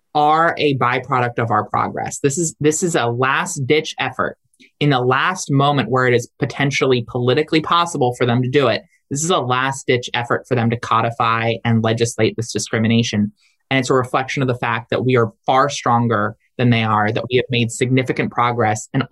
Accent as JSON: {"language": "English", "region": "Delaware", "country": "United States", "said": "Of course, you know, I'm from Delaware and, you know, I go back with Joe Biden."}